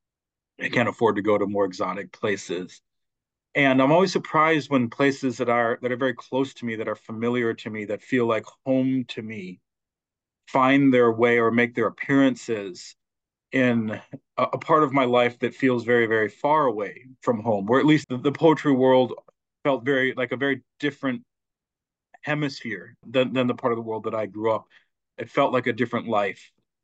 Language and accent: English; Eau Claire, Wisconsin, United States; I grew up in Eau Claire, Wisconsin. Lake Superior is not far from Eau Claire